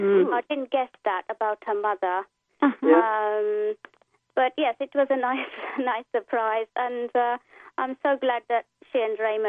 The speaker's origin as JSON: {"language": "English", "town": "Aldershot", "region": "South East England", "country": "United Kingdom", "said": "I come from Aldershot, and I'm 42."}